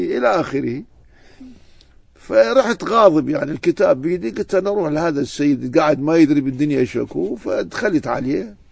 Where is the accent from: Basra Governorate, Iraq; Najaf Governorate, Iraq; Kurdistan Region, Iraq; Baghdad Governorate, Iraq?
Najaf Governorate, Iraq; Najaf; أنا ابن النجف